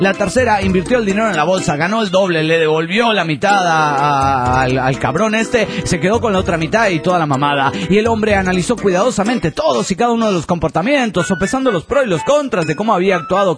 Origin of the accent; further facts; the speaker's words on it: Morelia, Michoacán, Mexico; de Morelia, Michoacán, México.